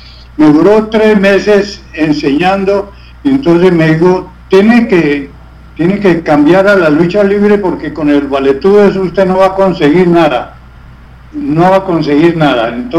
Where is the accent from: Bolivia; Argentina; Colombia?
Colombia; yo era el que, como colombiano, llevaba mucho público.